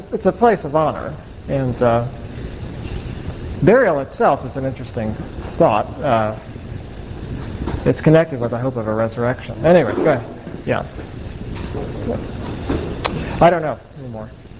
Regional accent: Texas, United States; I am from Texas, I want you to forget it, but I mean up in the Northern Kingdom.

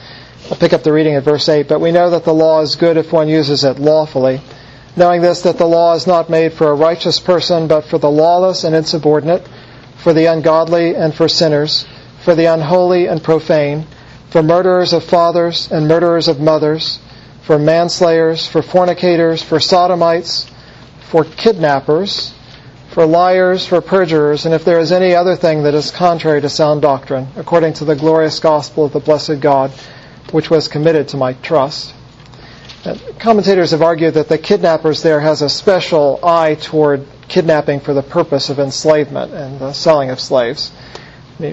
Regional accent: the South, United States; born there; By the way, I was born in the South, just so you know where I'm coming from.

